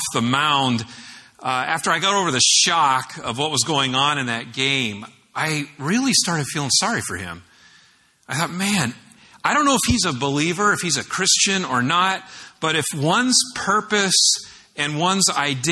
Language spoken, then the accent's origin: English; California, United States; I grew up in Orange County, and I was in the shadow of Anaheim Stadium, where the California Angels at that time played.